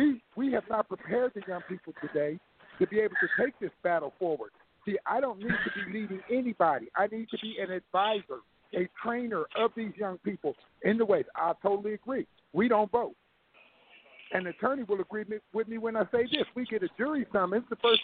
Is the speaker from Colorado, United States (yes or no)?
no; Harrisburg, Pennsylvania, United States; You know, I'm from Harrisburg, Pennsylvania.